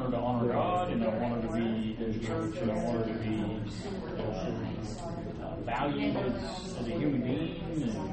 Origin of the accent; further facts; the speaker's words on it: Tucson, Arizona, United States; well, I'm in Colorado right now. I'm from Tucson.